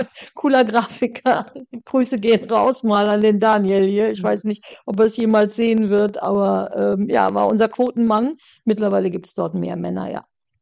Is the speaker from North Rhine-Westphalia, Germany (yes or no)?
yes; Düsseldorf, North Rhine-Westphalia, Germany; born there; Ich bin in Düsseldorf geboren, und habe dort meine Ausbildung gemacht